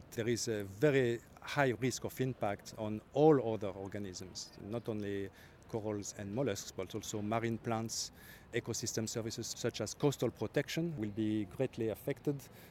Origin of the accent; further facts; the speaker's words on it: Villefranche-sur-Mer, Provence-Alpes-Côte d'Azur, France; English is a second language; Villefranche-sur-Mer.